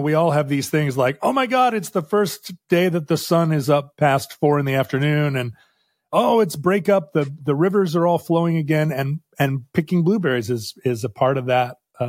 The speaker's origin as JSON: {"language": "English", "region": "Alaska", "country": "United States", "tie": "born or raised there", "said": "Growing up in Alaska, of course, blueberries are one of the main foods of bears."}